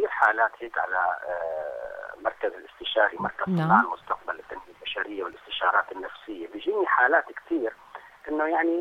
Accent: Syria; يعني نحن عندنا في سوريا موضوع الجريمة الإلكترونية

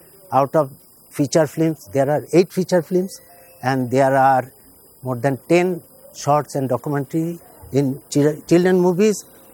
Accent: Kolkata, West Bengal, India; Since I am from Calcutta, Bengali, so Calcutta and Bengali movies are similar to Iranian movies.

